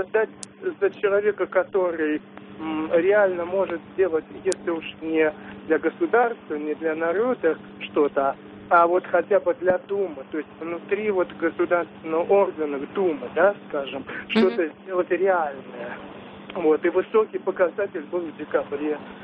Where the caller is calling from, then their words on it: Chernogolovka, Moscow Oblast, Russia; Я Черноголовки.